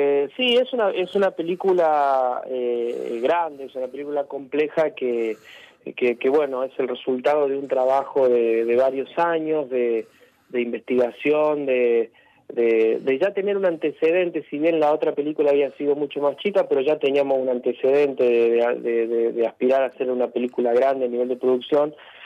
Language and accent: Spanish; Córdoba, Argentina; also born or lived in Esperanza; que estoy en Córdoba. Soy oriundo de la ciudad de Esperanza, en Santa Fe.